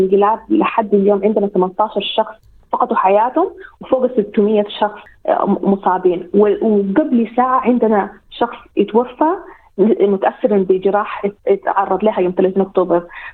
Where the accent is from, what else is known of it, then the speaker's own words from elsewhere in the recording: Sudan; now in abroad; إحنا كسودانيين خارج السودان تواصلنا مع أهلنا طبعا يعني مقلق جدا بالنسبة لنا